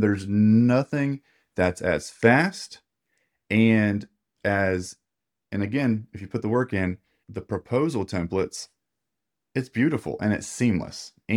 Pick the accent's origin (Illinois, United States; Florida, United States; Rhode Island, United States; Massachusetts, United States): Florida, United States; Tallahassee; and I'm from Tallahassee. So it's the capital of Florida.